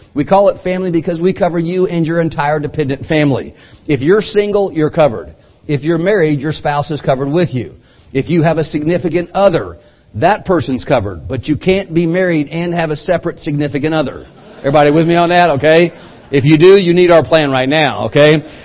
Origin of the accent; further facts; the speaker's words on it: Phoenix, Arizona, United States; I'm from Phoenix. If I need help today, I don't need to worry about who to call here. I call my law firm back in Phoenix.